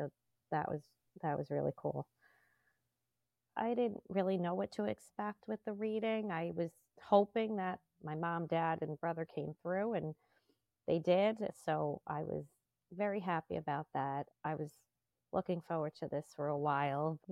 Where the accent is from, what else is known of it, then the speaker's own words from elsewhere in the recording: Farmingdale, New York, United States; I'm from Farmingdale, New York.